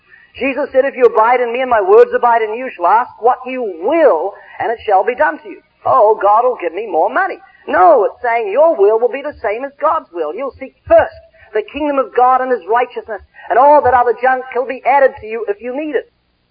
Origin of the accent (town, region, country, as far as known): New Zealand; now in California, United States